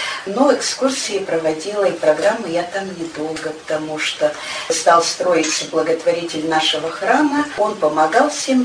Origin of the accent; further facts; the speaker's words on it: Koptelovo, Sverdlovsk Oblast, Russia; Но я не отсюда родом. Я родом из Коптелова, тоже из старинного села. Сюда мы приехали с мужем работать учителями.